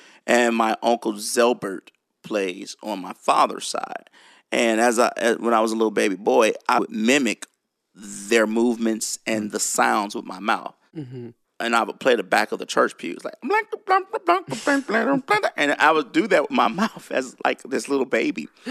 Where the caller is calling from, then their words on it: Nashville, Tennessee, United States; all the way in Tennessee, Nashville, Tennessee.